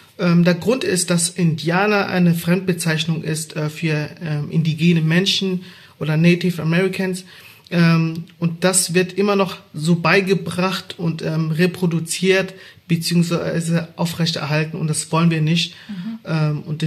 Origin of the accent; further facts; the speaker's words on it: Baden-Württemberg, Germany; Ich bin in Baden-Württemberg groß geworden